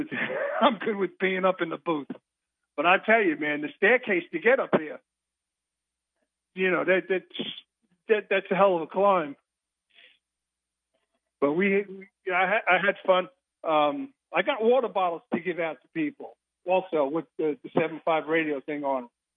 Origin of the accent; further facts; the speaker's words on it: Brooklyn, New York, United States; Hi, I'm from Brooklyn.